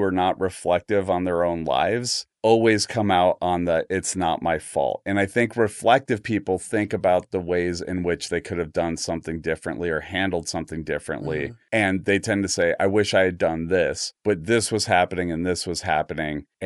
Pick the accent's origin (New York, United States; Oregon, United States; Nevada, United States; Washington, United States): Oregon, United States; Portland; We're from Portland. Like, when I was a kid, we saw Tonya Harding practice because we used to go to the Clackamas Town Center Mall all the time.